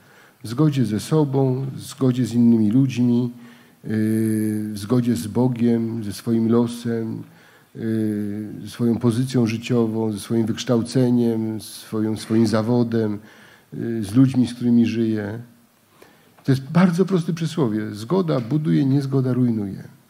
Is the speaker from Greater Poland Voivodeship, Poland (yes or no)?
yes; Greater Poland Voivodeship, Poland; Ja jestem z Wielkopolski.